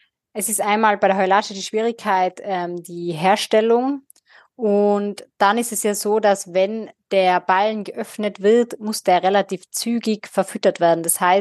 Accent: Austria; bei uns in Österreich

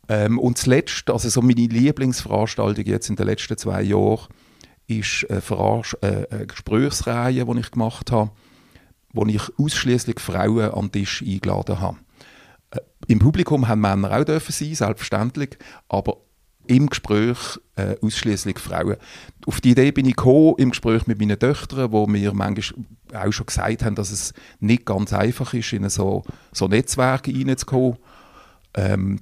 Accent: Riehen, Basel-Stadt, Switzerland; now in Basel, Switzerland; Geboren bin ich in Basel, aufgewachsen in Riechen. Und dann eigentlich seit 19 oder 20 wohne ich in Basel

